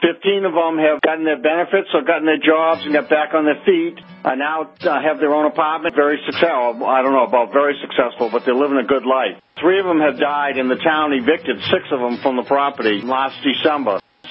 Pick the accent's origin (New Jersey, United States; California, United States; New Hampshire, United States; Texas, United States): New Hampshire, United States; Alton; also born or lived in Lynn, Massachusetts; Okay, I was born in 1952 in Lynn, Massachusetts. When I was a child, my parents moved up to Alton, New Hampshire, Lake Winnipesaukee.